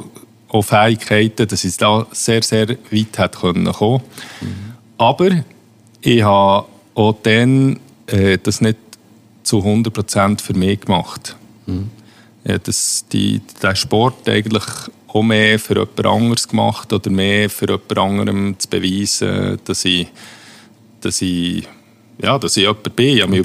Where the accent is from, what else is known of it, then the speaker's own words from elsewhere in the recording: Huttwil, Bern, Switzerland; Landsendu aus Huttwil.